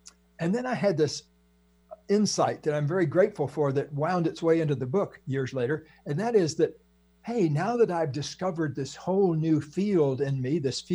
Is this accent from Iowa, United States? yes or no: no; California, United States; He lives in Maryland and I'm Californian.